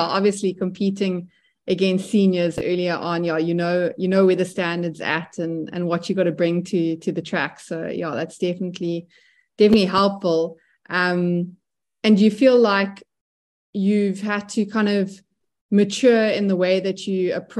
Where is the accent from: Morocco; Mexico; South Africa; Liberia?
South Africa; I think as a South African, you know, track and field athletes, I think you have a lot of, you know, women to look up